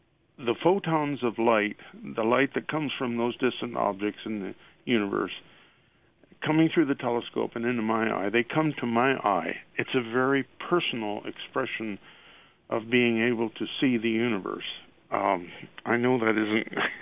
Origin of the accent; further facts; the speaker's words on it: Mason City, Iowa, United States; And I've been fortunate in my life that I grew up in Mason City, northern Iowa, and I became interested in stargazing early on.